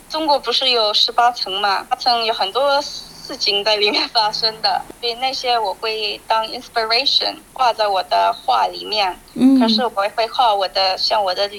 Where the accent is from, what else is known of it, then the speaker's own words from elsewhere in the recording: Australia; 我在澳洲长大的时候，我感觉这个 freedom 是因为我在一个地方是跟我的我的 heritage 我的身份有关系的